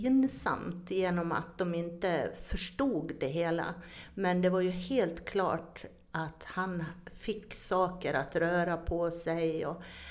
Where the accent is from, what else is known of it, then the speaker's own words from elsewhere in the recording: Borlänge, Dalarna County, Sweden; Jag är ju ifrån Borlänge, Dalarna.